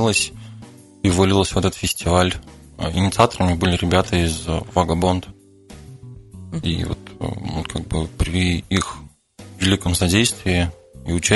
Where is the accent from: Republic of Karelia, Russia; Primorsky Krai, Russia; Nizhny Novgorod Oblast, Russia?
Nizhny Novgorod Oblast, Russia; Sarov; Да, я отсюда. Я из Сарова.